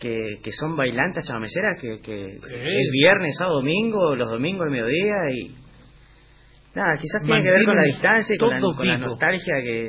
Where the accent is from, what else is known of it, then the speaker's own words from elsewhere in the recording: Tigre, Buenos Aires Province, Argentina; Yo en realidad nací acá, yo soy bonaerense, nací en Tigre.